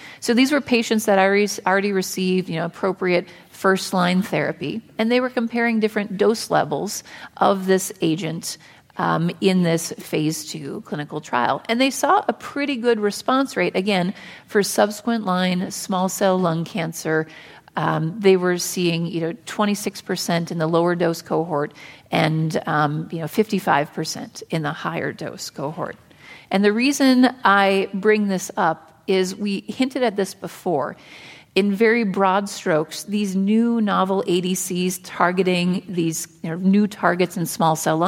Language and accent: English; Colorado, United States; I'm from Colorado.